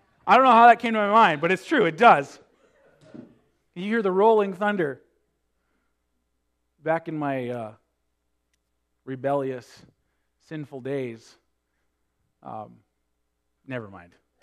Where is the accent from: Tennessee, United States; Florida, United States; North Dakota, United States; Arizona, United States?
North Dakota, United States; growing up in North Dakota, in the summertime, it'd get hot, it'd get muggy.